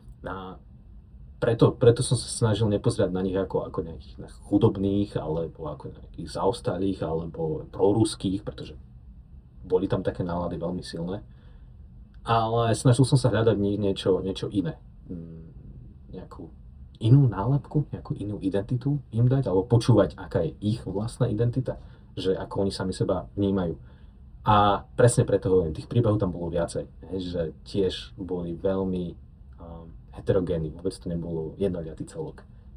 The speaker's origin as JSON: {"language": "Slovak", "town": "Záhorce", "region": "Banská Bystrica Region", "country": "Slovakia", "said": "ja pochádzam z obce Záhorce, z okresu Veľký Krtíš, rurálna oblasť, áno, vidiek."}